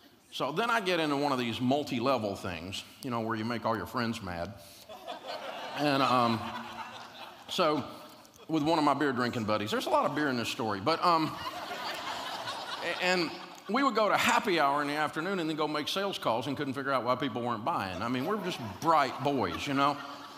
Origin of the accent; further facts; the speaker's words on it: Nashville, Tennessee, United States; I grew up in Nashville, where we live today, and we were at the University of Tennessee in Knoxville, about 200 miles away when we met.